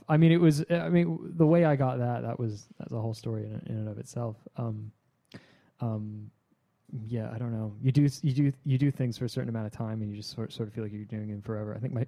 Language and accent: English; Los Angeles, California, United States; I was coming from Los Angeles to New York. I'm born and raised in Los Angeles.